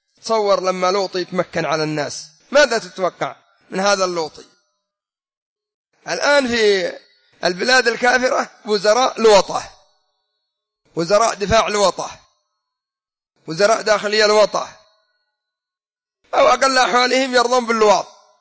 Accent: Yemen; عندنا في عدن وفي حضرموت

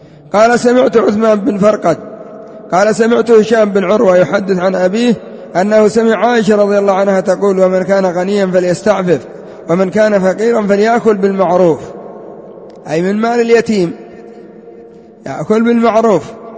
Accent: Yemen; عندنا في اليمن قد يؤخذ منك هذا بدون هذه الطريقة

